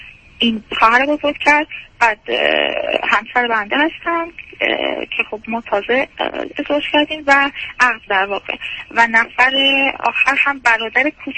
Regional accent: Isfahan, Iran; من اصفهانی هستم، ایشون هم ساکن اصفهان، هم 30 سال ساکن اصفهان هستم، اما اصالتا از شهر دیگه ای هم مشهد.

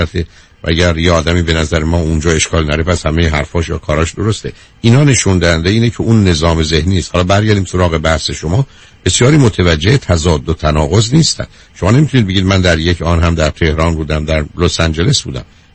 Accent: Iran; برای من به عنوان یه ایرانی

